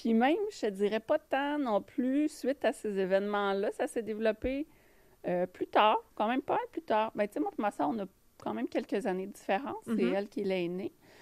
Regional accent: Pointe-aux-Trembles, Quebec, Canada; Moi, je suis originaire de Pointe-aux-Trembles.

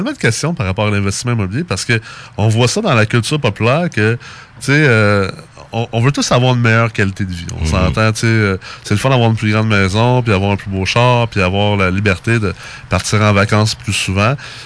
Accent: United States; moi, j'ai grandi aux États-Unis, donc je connais très bien quand même le marché.

